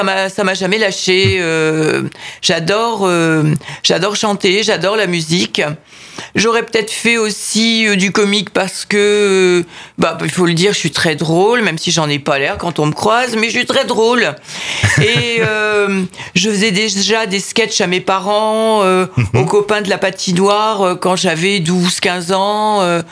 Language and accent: French; Évreux, Normandy, France; born there; Je suis née à Évreux. Ouais. Mes arrière-grands-parents étaient. Et sont venus d'Espagne et se sont installés à Évreux.